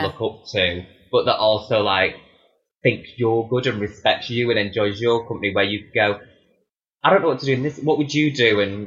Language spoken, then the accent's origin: English; England, United Kingdom; accent: Northern; Like someone said this about my Northern accent.